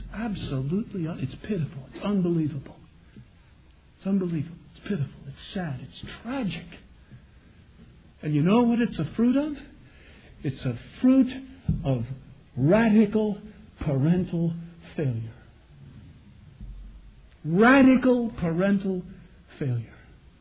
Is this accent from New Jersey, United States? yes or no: yes; New Jersey, United States; I simply said I came from New Jersey, you see.